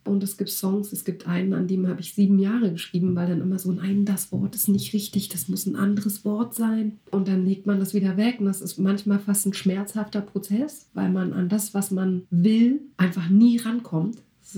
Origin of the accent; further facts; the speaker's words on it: East Germany, Germany; ich bin in Ostdeutschland groß geworden